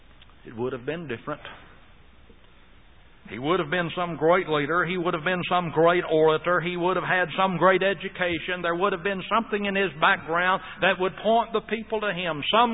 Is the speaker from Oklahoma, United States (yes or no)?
yes; Oklahoma, United States; just as there was and is in my home state of Oklahoma.